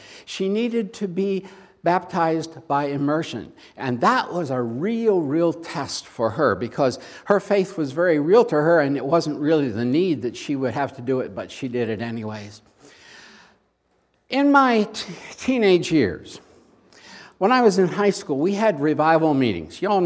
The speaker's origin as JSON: {"language": "English", "region": "Pennsylvania", "country": "United States", "said": "I'm a little old country farm boy from central Pennsylvania, Juniata County."}